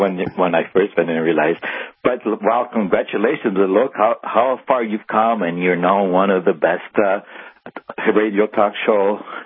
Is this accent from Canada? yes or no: yes; Canada; from Canada